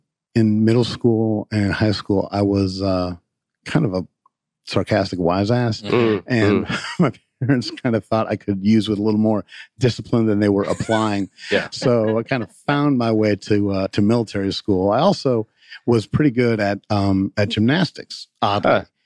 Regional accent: Connecticut, United States; also born or lived in Pennsylvania; I grew up in the Northeast. I was born in Connecticut and kind of bounced around there with high school outside of Philly

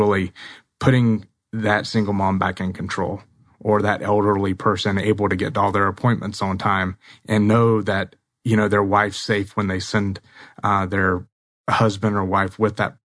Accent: North Carolina, United States; I'm from North Carolina originally.

